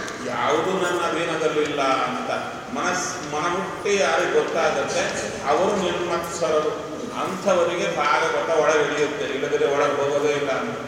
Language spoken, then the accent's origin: Kannada; Kurnool, Andhra Pradesh, India; ಆ ಸಮಯದಲ್ಲೇ ಪಕ್ಕದಲ್ಲೇ ನಮ್ಮೂರು ಕರ್ನೂಲು ಅಂತ … ಆ ಕರ್ನೂಲಿಗೂ ನೀರು ಬಂದಿತ್ತು.